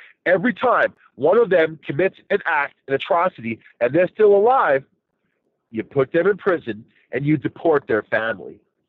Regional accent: El Paso, Texas, United States; born there; And by the way, I was born in El Paso, Texas, man. In 1966, in the desert

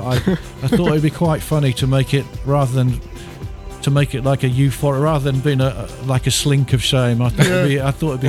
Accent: England, United Kingdom; It was like, "No, we're from England."

